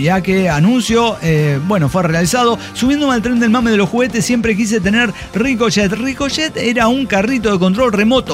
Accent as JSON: {"language": "Spanish", "town": "Ensenada", "region": "Baja California", "country": "Mexico", "said": "yo no bebo, soy de Ensenada."}